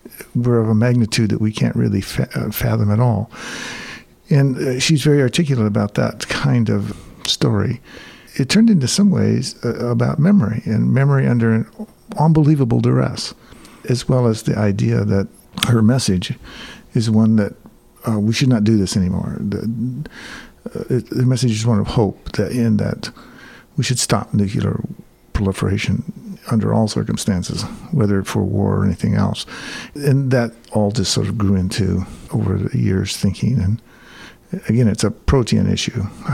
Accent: Oregon, United States; And in my childhood, I grew up in Oregon. And we stacked firewood all the time.

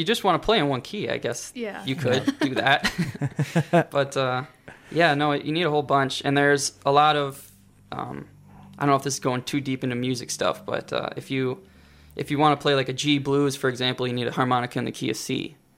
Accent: Shell Lake, Wisconsin, United States; Shell Lake. Go Lakers, man. Yeah, 1,200 people. It's I love that town, though. I do. I don't regret growing up in a small town one bit.

